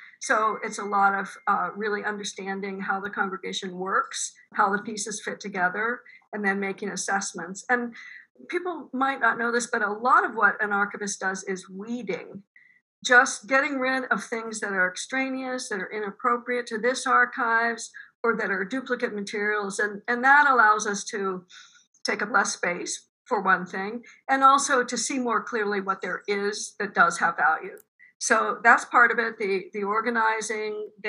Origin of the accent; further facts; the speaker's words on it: Pittsburgh, Pennsylvania, United States; That involved moving back to Pittsburgh, which is my hometown, and getting a master's degree at Pitt.